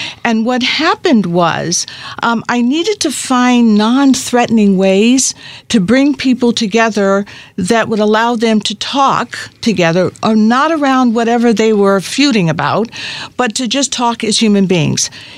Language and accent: English; New York City, New York, United States; I'm from New York City originally.